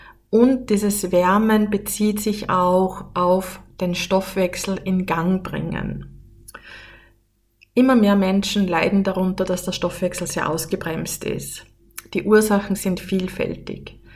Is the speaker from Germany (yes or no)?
no; Upper Austria, Austria; Ich bin ja in Oberösterreich im Mühlviertel aufgewachsen